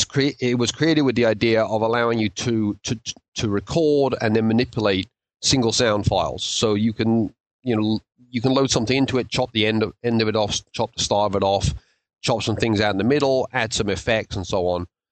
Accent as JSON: {"language": "English", "region": "London", "country": "United Kingdom", "moved": "as an adult", "lives_now": "United States", "said": "I'm originally from London, but I've been in the States for about 20 years now."}